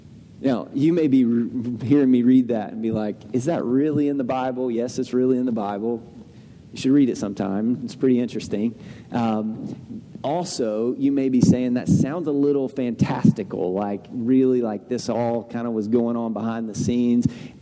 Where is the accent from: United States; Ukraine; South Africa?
United States; Texas; Where I grew up in Southeast Texas, it was country music.